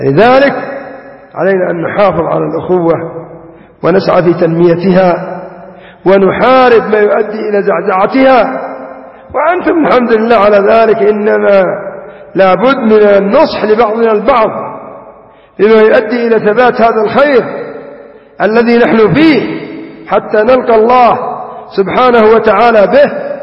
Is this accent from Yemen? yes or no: yes; Yemen; يقول المثل عندنا في اليمن: من أكبر منك بيوم استشره.